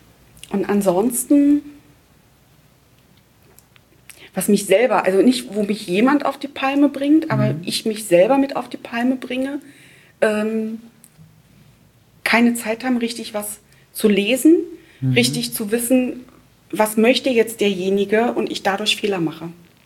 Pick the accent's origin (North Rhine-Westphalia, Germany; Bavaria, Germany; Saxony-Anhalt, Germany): Saxony-Anhalt, Germany; ich wohne nicht in der Nähe von Braunschweig. Ich komme aus der Nähe von Magdeburg